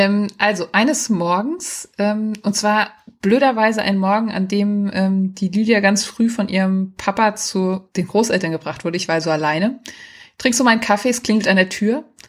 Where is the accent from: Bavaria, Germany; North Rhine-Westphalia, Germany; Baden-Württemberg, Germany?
Bavaria, Germany; einer meiner Facebook-Freunde, der aus meinem Heimatdorf kommt, also bei Aschaffenburg